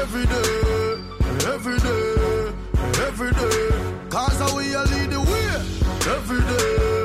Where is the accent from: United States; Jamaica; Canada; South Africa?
Jamaica; Every day, every day. I'm a Jamaican, I am a Jamaican.